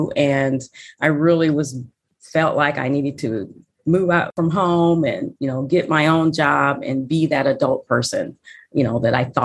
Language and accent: English; Cedar Rapids, Iowa, United States; Yes, I am a Midwesterner and grew up in a number of cities in Iowa, actually. And by the time we got to Cedar Rapids, I was in high school at that time.